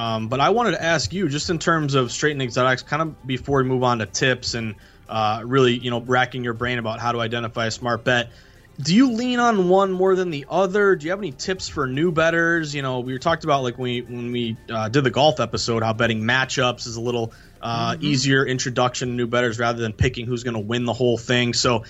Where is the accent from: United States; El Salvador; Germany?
United States; New England; I'm from New England, and in the summer, all my boys, we get together